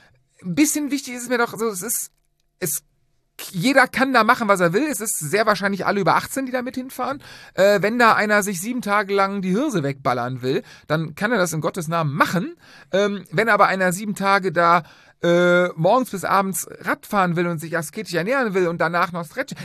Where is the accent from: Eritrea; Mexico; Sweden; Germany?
Germany; Cologne, North Rhine-Westphalia; wir sind Rheinländer, wir sind Kölner. Ab dem dritten Mal ist es Tradition.